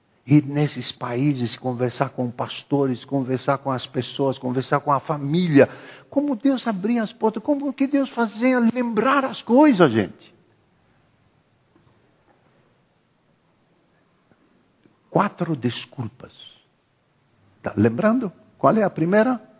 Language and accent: Portuguese; Egypt; Portuguese is a second language; moved away as an adult; now in Brazil; eu não falo mais o árabe como eu falava lá. Quando eu nasci e fui criado 18 anos vivendo no Egito, mas 50 anos no Brasil